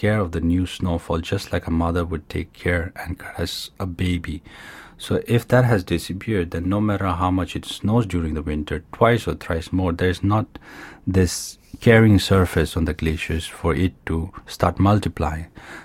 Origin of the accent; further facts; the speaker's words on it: Ladakh, India; English is a second language; I remember as a kid growing up on Zanskar, we hardly used to see anything mechanical, you know.